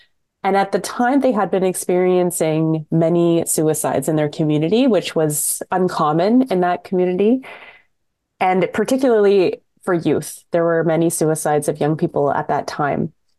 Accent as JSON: {"language": "English", "town": "Toronto", "region": "Ontario", "country": "Canada", "tie": "born or raised there", "said": "I was born and raised in Takaranto, Toronto, and call Toronto home, even though my family comes from Northern Ontario."}